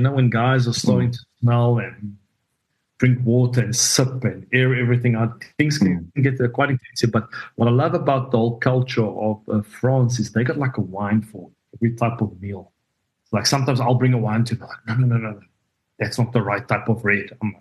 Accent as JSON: {"language": "English", "country": "South Africa", "said": "as a South African, I was unbelievably proud of everyone back at home"}